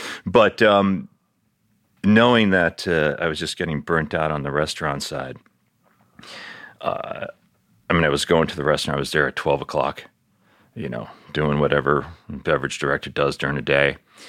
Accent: Queens, New York, United States; also born or lived in Colorado; I grew up in Queens. Yeah, I mean, the only reason I left is because isn't that what you do?

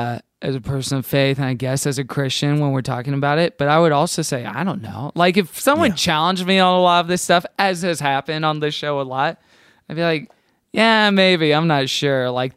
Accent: Houston, Texas, United States; Because I grew up in Houston.

